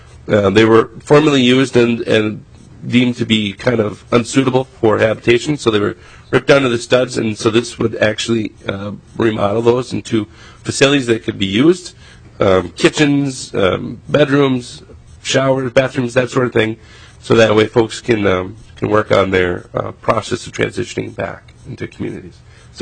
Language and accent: English; St. Peter, Minnesota, United States; I'm proud and very supportive of the fact that I'm from St. Peter, and in St. Peter we have the Regional Treatment Center.